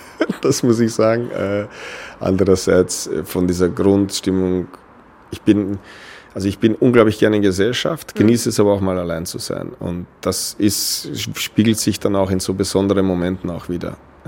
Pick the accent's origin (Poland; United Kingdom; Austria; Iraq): Austria; Lower Austria; now in Kiel, Germany; Ich bin zwar in Niederösterreich aufgewachsen, so wie der Name sagt, ist das jetzt nicht das Hochgebirge.